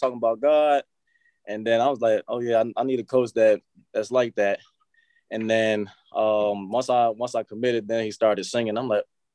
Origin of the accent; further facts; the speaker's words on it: Towson, Virginia, United States; So like, just from the family aspect, I came from Towson, Virginia, it was the same.